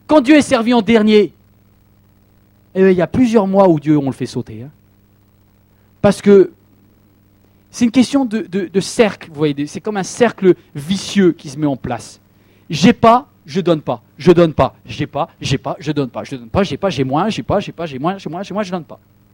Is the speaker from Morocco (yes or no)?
no; France; À chaque fois, on est mal à l'aise parce qu'on est français.